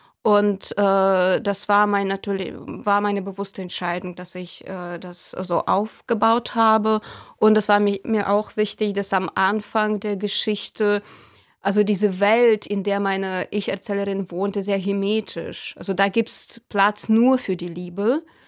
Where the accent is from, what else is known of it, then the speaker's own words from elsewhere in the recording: Ukraine; first language Russian; German is a second language; Und meine Muttersprache war natürlich Russisch, also oder ist, weil das kann man nicht wechseln. Und ich würde sagen, dass der Prozess der Ukrainisierung, mein Prozess war sehr langsam